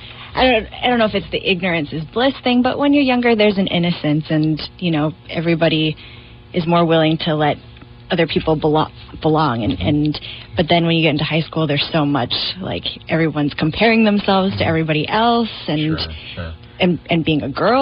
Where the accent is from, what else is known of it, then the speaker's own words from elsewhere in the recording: Utah, United States; Well, I mean, growing up in Utah, I grew up and spent a lot of time around people who were not Asian